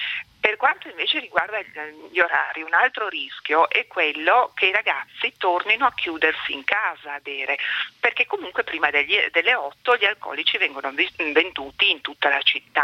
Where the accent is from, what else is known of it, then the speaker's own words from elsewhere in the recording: Turin, Piedmont, Italy; sono una torinese che ha l'ufficio, l'istituto in San Salvario proprio